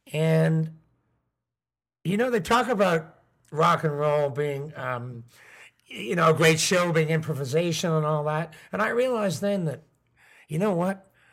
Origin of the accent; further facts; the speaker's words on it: Canada; hi, I'm a journalist from Canada, and I'd like to interview.